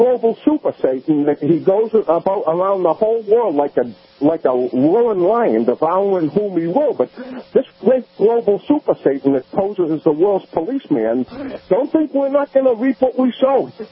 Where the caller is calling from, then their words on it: Boston, Massachusetts, United States; The reason I called, and, you know, it's probably appropriate that I'm calling from Boston